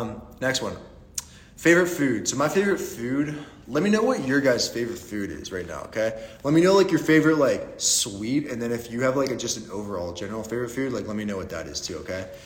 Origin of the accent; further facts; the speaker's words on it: Pittsburgh, Pennsylvania, United States; where I grew up in Pittsburgh is probably like a Sheetz gas station.